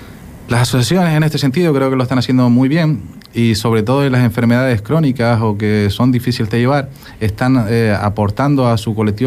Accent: Canary Islands, Spain; como soy muy majorero

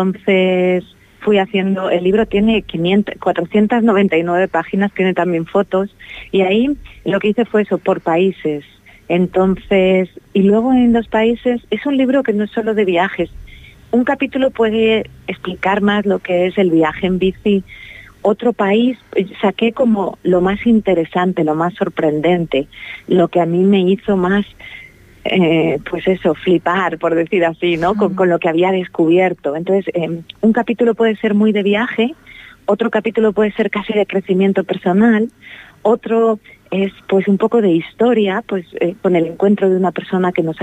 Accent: Madrid, Community of Madrid, Spain; moved away; also born or lived in Canary Islands; Me fui realmente de Madrid en el 2000, soy de Madrid, de cerquita de Madrid, y ahí vivía en sitios, iba como cambiando sitios, viví bastante en Canarias.

